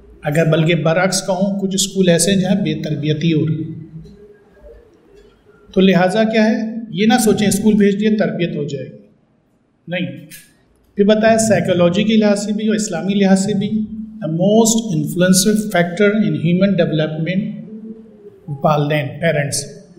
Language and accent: Urdu; Pakistan; آج ہمیں فخر نہیں ہے کہ میں پاکستانی ہوں، مجھے فخر نہیں کہ میں شیعہ ہوں، میں اپنا مذہب چھپاتا ہوں، اپنی ملیت چھپاتا ہوں.